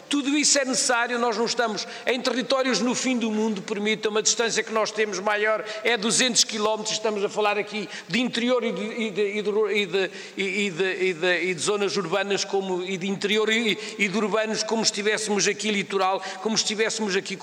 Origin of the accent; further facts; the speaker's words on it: Norte, Portugal; permitem-me falar desta maneira como transmontano que sou